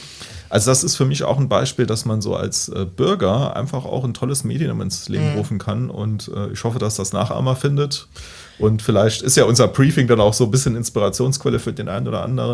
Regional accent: Hasborn, Saarland, Germany; Ich komme ja aus Hasborn, also es sind auch so ein bisschen Rivalität.

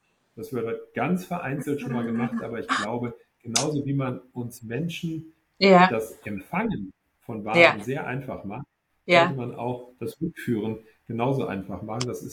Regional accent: Wuppertal, North Rhine-Westphalia, Germany; In meiner Heimatstadt Wuppertal

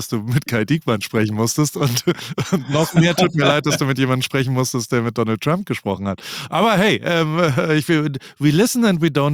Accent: Heidelberg, Baden-Württemberg, Germany; born or raised there

